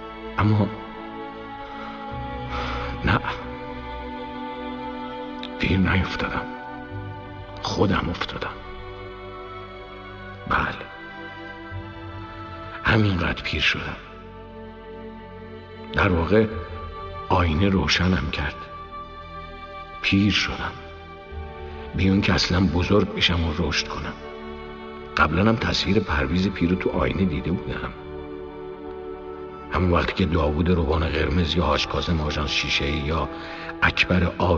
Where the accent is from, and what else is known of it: Hamadan, Iran; born there